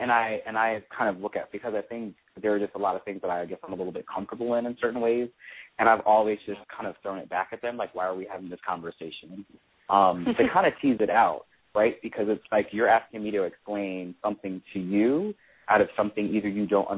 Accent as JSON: {"language": "English", "region": "East Coast", "country": "United States", "also_born_or_lived": "Northeast / West", "said": "So I'm from the East Coast, have lived in the Northeast, lived out West"}